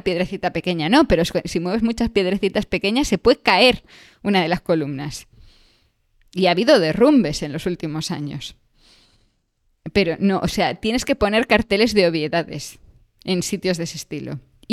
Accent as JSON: {"language": "Spanish", "region": "Galicia", "country": "Spain", "tie": "born or raised there", "said": "Más, Cortegada está pegada a mi pueblo, es la isla que se ve desde Carril."}